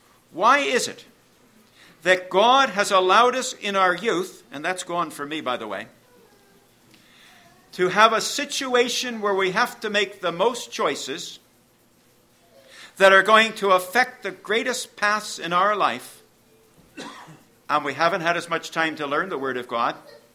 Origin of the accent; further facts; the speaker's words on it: United States; I'm an American.